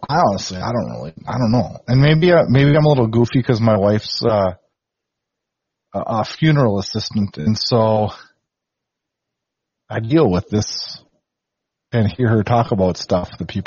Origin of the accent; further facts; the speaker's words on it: Minnesota, United States; I'm from Minnesota. Can't cheer for that.